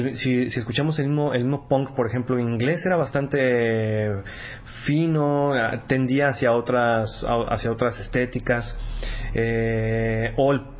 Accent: Guadalajara, Jalisco, Mexico; en México y en ciudades que no son necesariamente la capital, yo soy de Guadalajara

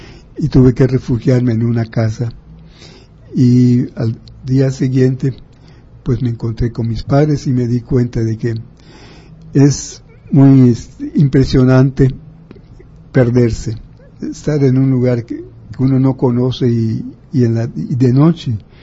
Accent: Yucatán, Mexico; Y por otro lado, yo como yucateco pues le he oído desde pequeño.

